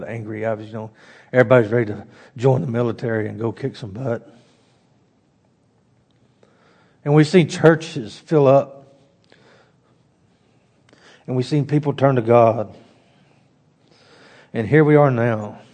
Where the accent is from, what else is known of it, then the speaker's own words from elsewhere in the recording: Mississippi, United States; But growing up in Mississippi, the catfish ponds, they're always churning that water.